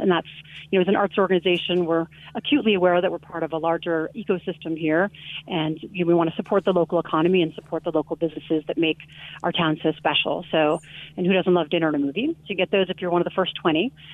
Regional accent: East Coast, United States; at least it did for me, growing up on the East Coast as I did.

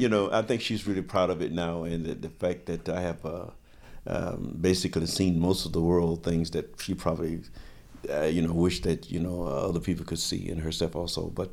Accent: Valdosta, Georgia, United States; In Valdosta, Georgia. Mm-hmm. Valdosta, Georgia. It's a small town in the southern part of Georgia.

